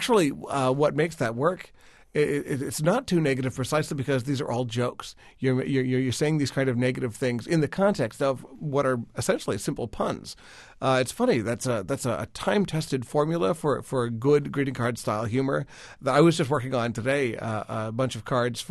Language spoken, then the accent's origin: English; Tucson, Arizona, United States; And the other one was for the Southwest. I grew up in Tucson.